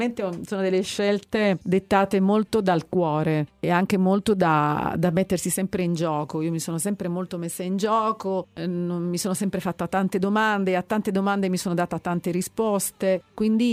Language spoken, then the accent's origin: Italian; Taranto, Apulia, Italy; now in Milan, Italy; pur essendo innamoratissima della mia terra, della mia Taranto, di Lecce, della mia casa che è la Puglia.